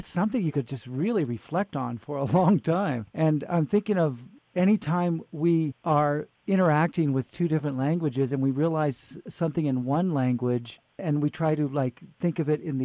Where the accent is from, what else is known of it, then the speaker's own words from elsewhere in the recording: Fresno, California, United States; because Fresno at the time, I'm from Fresno as well, as you know, was incredibly racist.